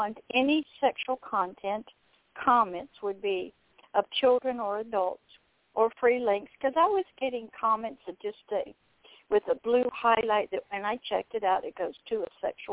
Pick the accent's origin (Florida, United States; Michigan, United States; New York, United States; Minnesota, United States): Florida, United States; Pensacola; Pensacola, Florida. It's along the Gulf Coast, sort of right along with Mobile, Alabama, and New Orleans